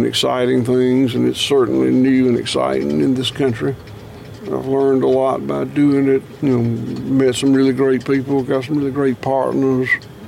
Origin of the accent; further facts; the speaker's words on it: United States; You know, I'm an American farmer.